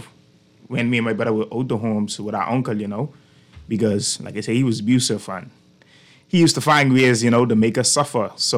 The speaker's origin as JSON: {"language": "English", "region": "New Providence", "country": "Bahamas", "tie": "born there", "said": "I was born in Bacardi Road. So my auntie always tells me the story. I wasn't born in PMH, so the ambulance never came on time. So I have a connection to the Bacardi Road, the Haitian village area."}